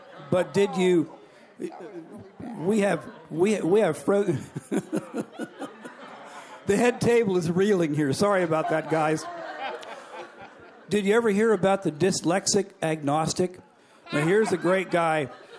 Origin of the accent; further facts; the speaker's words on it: Washington, United States; I was born and raised in Washington.